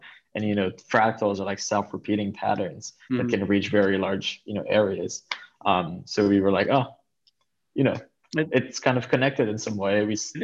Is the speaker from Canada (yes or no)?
yes; Quebec City, Quebec, Canada; I grew up in Quebec City. I did most of my schooling, you know, in a town not too far away from there.